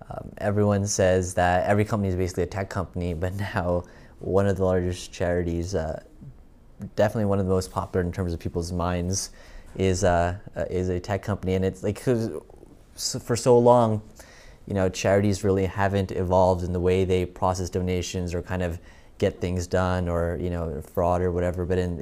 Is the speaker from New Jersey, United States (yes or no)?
yes; New Jersey, United States; Even as someone who's from New Jersey, I can't get all my boroughs straight.